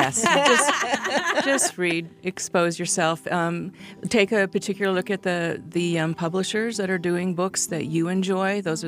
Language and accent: English; Washington, United States; I grew up in the Northwest in Washington State